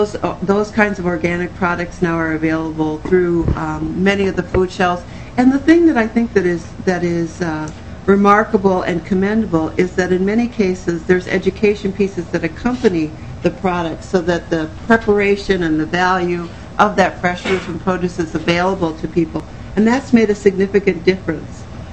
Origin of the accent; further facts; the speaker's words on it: Minneapolis, Minnesota, United States; because I grew up in Southwest Minneapolis